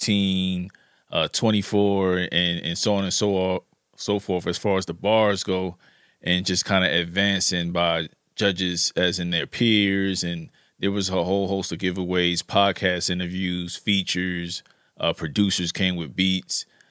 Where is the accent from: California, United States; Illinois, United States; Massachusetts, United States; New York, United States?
New York, United States; moved away as an adult; So yeah, I was kind of in between Brooklyn and Lower East Side Manhattan. So I grew up in New York and left like immediately at 18 and just kind of been visiting since.